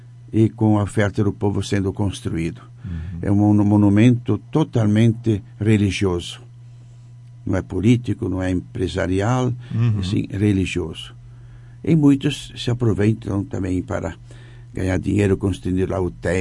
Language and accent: Portuguese; Encantado, Rio Grande do Sul, Brazil; Eu sou natural de Encantado. Já ouviu falar?